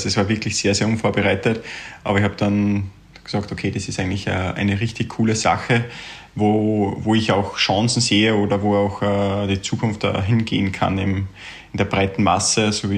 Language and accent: German; Schalchen, Upper Austria, Austria; Also meine Heimatgemeinde ist Schalchen